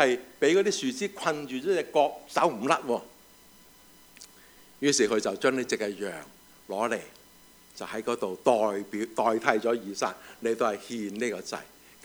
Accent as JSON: {"language": "Chinese", "country": "China", "said": "我们中国人都很懂得送礼的，是不是？懂不懂送礼？我们有送礼的文化的，是不是？"}